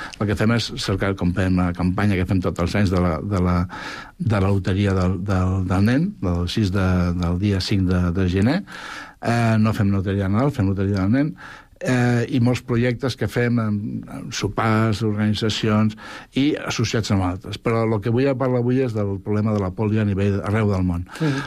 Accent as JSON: {"language": "Catalan", "region": "Catalonia", "country": "Spain", "first_language": "Aranese", "second_language": "Catalan", "said": "Parlaré en català perquè no sóc català, no, parlo aranès, però moltes errades, per tant m'estimo més parlar en català."}